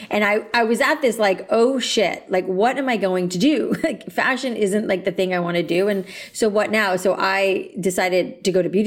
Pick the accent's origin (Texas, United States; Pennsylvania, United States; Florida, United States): Florida, United States; Boca Raton; Where I grew up in Boca.